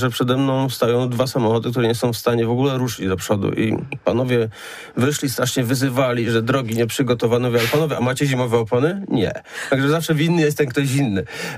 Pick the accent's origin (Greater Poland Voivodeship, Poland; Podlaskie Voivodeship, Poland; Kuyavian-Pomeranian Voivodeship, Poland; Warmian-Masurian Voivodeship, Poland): Greater Poland Voivodeship, Poland; Poznań; My jako poznaniacy, mieszkańcy